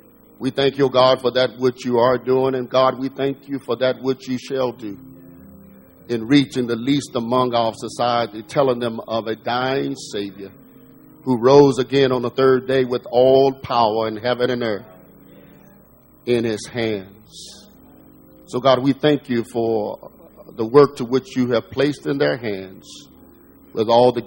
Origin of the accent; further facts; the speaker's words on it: Arkansas, United States; I am a preacher from Arkansas, and I don't know any way to preach but to be country. So if I don't seem to be dignified, you realize I just come from Arkansas, and I don't know no better.